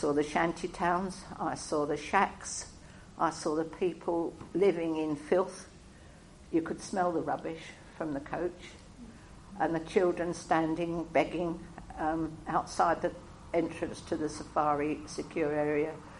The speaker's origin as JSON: {"language": "English", "country": "United Kingdom", "said": "I'm a woman. I'm British. I'm old. And I'm white."}